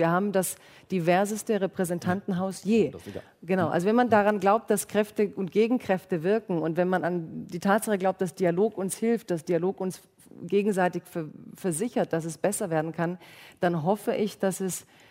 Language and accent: German; Baden-Württemberg, Germany; ich komme ja aus Baden-Württemberg